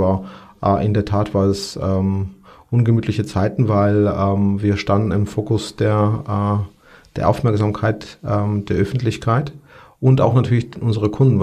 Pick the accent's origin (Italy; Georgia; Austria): Georgia; moved away; ich komme aus Georgien, dort habe ich tatsächlich auch den Bürgerkrieg erlebt und auch soziale Unsicherheit, auch bei uns in der Familie.